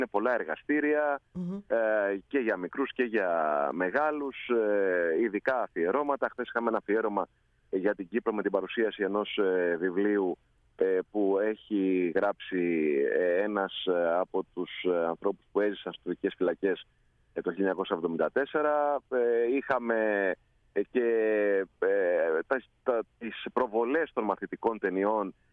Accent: Athens, Attica, Greece; εμείς που είμαστε από την Αθήνα

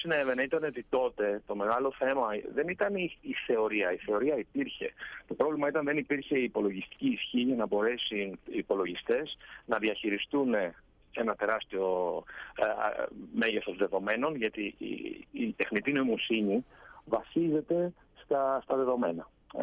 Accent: Greece; εγώ γεννήθηκα στην Ελλάδα, μεγάλωσα και μεγάλωσα εκεί. Πήγα στο σχολείο και τελειώνοντας το σχολείο, πήγαμε στην Αμερική και σπούδασα ηλεκτρολόγος μηχανικός με υποτροφία. Έπειτα επέστρεψα στην Ελλάδα

